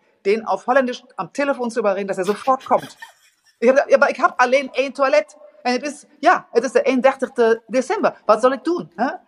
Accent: Düsseldorf, North Rhine-Westphalia, Germany; Ich habe überhaupt keine sentimentalen Gefühle für Düsseldorf, wo ich herkomme, obwohl ich das sehr mag.

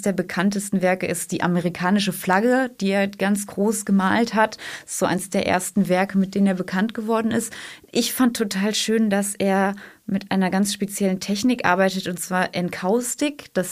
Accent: Cologne, North Rhine-Westphalia, Germany; ich komme aus der Stadt Köln

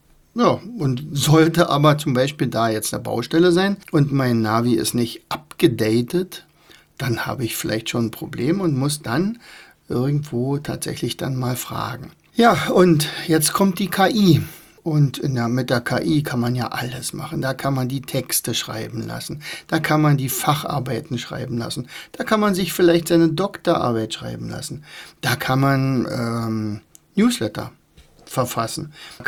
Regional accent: Rauen, Brandenburg, Germany; Weil ich möchte beweisen, dass Rauen, also mein Heimatort hier, der bedeutendste der Welt ist.

